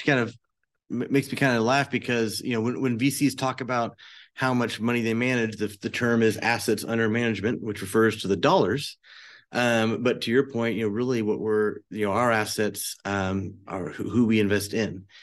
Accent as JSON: {"language": "English", "region": "Oklahoma", "country": "United States", "said": "But my background, I'm from Oklahoma originally. I've been all over, but always called Oklahoma home."}